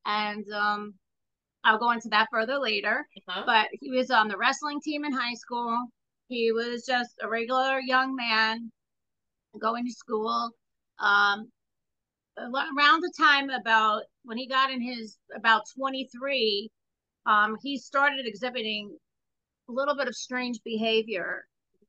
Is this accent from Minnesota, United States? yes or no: no; New York City, New York, United States; now in Tampa, United States; I live in Florida. I live in Tampa, Florida. And Dylan, I'm originally from New York City.